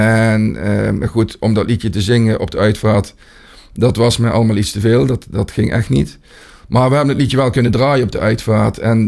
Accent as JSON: {"language": "Dutch", "town": "Cuijk", "region": "North Brabant", "country": "Netherlands", "said": "Ik kom uit Kuik."}